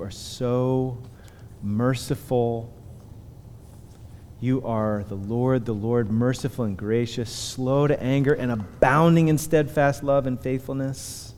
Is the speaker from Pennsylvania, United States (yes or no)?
yes; Punxsutawney, Pennsylvania, United States; I'm from Punxsutawney. Punxsutawney, kind of like a redneck place, you know, where on Friday night you kind of peel out of the ice cream store and do laps, and you've got the gun rack with fishing.